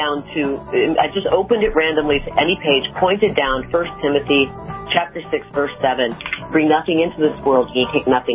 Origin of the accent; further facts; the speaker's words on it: Midwest, United States; I grew up in the Midwest, and we went to Sunday school every Sunday, and you know, we're just raised with God in our lives.